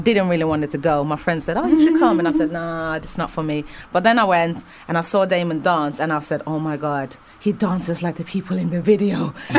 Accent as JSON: {"language": "English", "town": "Stockholm", "region": "Stockholm County", "country": "Sweden", "tie": "born or raised there", "said": "I grew up in Sweden, so I started dancing."}